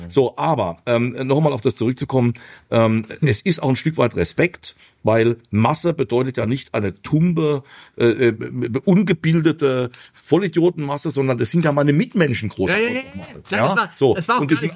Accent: Vienna, Austria; Wie gesagt, ich bin Wiener.

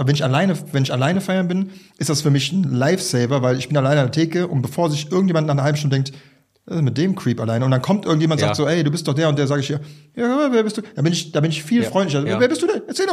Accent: Germany; Ich bin als Erster ein Deutscher.

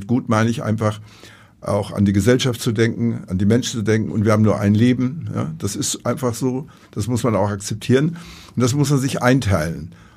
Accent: Gütersloh, North Rhine-Westphalia, Germany; ich bin ein überzeugter Lutheraner Protestant. Ich komme aus Gütersloh

